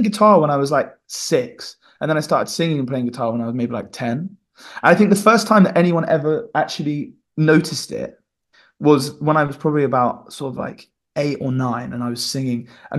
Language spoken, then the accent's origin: English; East of England, United Kingdom; accent: Suffolk; my accent's just kind of all over the place, really. I mean, where I'm from, it's proper Suffolk vibes. So there's a really, really, you should go and Google the Suffolk dialect. So obviously I grew up with that, but then all of my family, like most of my family live in Essex